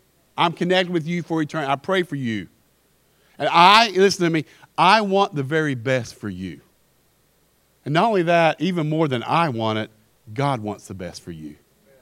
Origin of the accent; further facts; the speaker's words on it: Kentucky, United States; Listen, he thinks I'm not from the South. I am from Kentucky, still in the South.